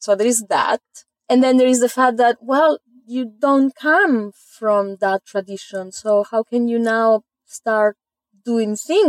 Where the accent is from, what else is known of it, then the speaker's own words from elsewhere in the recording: Italy; now in Carrboro, United States; I'm an Italian from Carborough.